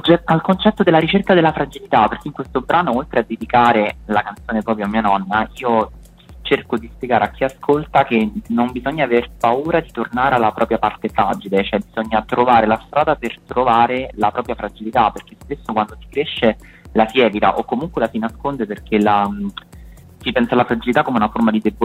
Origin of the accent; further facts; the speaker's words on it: Terracina, Lazio, Italy; Sì, allora io sono di Terracina, in provincia di Latina